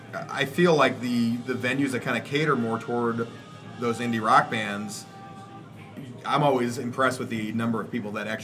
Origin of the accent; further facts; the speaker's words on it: St. Louis, Missouri, United States; Like, no, we're from St. Louis.